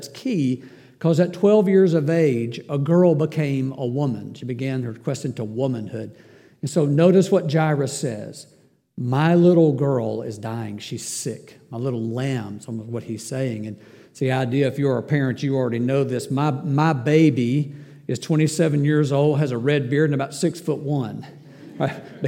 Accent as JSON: {"language": "English", "town": "Murfreesboro", "region": "Tennessee", "country": "United States", "said": "He said, I'm from Crossville, Tennessee, and I'm lost. I said, I'm from Murfreesboro, and I'm lost too."}